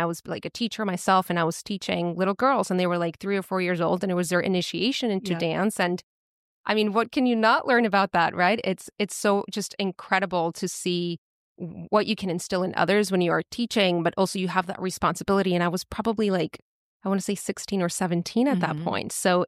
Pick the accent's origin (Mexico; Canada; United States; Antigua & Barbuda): Mexico; I grew up in Mexico. Culturally, you know, it's definitely a macho culture.